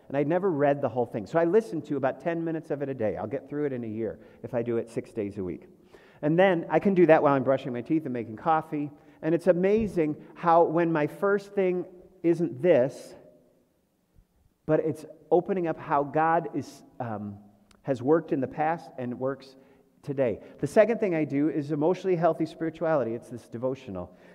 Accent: Birmingham, United States; I grew up in Birmingham. I lived just a couple blocks from the Cranbrook area

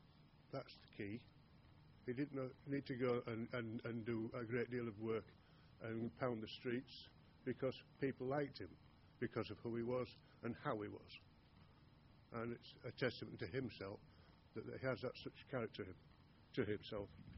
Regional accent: Yorkshire and the Humber, United Kingdom; And being Yorkshireman, not many like to pay subs, do we?

